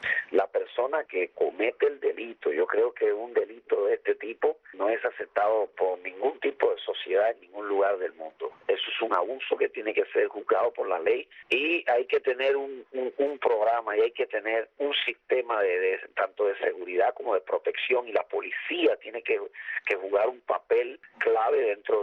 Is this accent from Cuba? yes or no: yes; Cuba; como ciudadano cubano uno se indigna